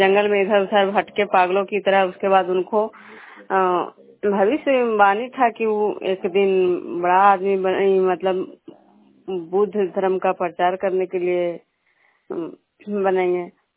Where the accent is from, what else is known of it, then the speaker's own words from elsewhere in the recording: Vishnupur, Bihar, India; मैं बिष्णुपुर ग्राम खजरो पंचायत नालंदा जिला नगर नवसा प्रखंड के निवासी हूँ।